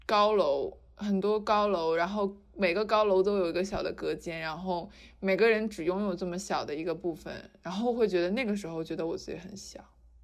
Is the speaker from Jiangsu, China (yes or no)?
no; Yantai, Shandong, China; 然后我小时候在我记得中考左右的时间，就是学习很忙的时候，就经常会把自己关到烟台市图书馆